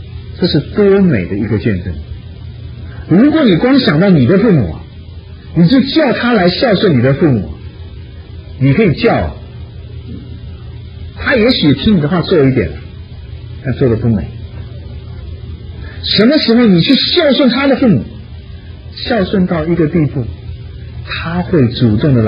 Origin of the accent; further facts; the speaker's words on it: China; 爱一定要有话语，很重要，是我们中国人最难学的了，最难学的了。